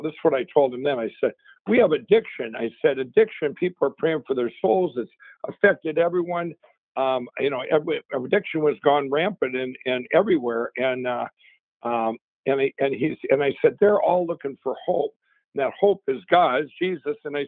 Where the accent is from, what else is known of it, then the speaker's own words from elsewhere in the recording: Minnesota, United States; moved away; My home state, I haven't been back there, and now it's all going crazy again back there in Minnesota.